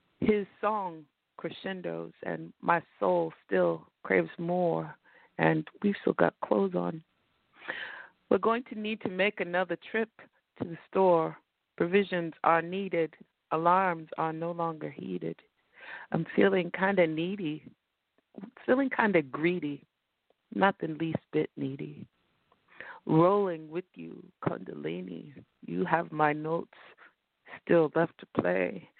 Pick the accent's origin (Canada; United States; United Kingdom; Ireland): United States; San Francisco, California; Yeah, I'm from San Francisco.